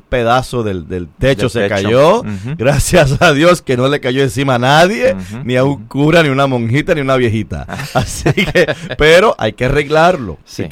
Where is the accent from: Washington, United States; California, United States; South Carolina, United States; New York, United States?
New York, United States; Brooklyn; born there; yo nací en Brooklyn. Uh-huh. Yo nací en el Hospital de Santa María, en el condado, en el área de Brooklyn, y me bauticé en Nuestra Señora de la Merced, en Brooklyn.